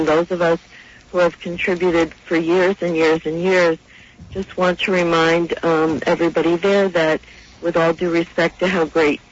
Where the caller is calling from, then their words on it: Long Island, New York, United States; I'm calling from Long Island.